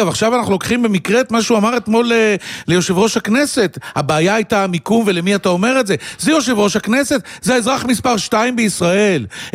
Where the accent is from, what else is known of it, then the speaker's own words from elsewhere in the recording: Holon, Tel Aviv District, Israel; אני בא מחולון, אני עד נישואי הראשונים עוד דיברתי בזכר נקבה בעברית, אני יודע שקשה להאמין, בטעויות